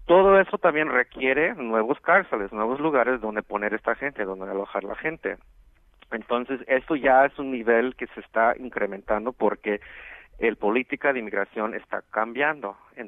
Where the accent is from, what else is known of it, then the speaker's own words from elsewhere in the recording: California, United States; En California, de donde yo soy originalmente